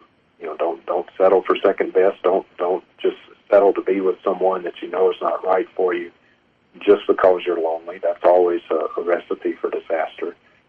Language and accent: English; Mississippi, United States; I mean, long story short, I'm from Mississippi. My wife is from Montana. We met in California